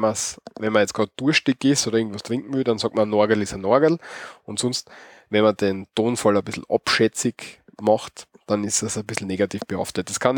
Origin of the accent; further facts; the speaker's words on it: Styria, Austria; Und bei uns in der Steiermark sagt man Krenn.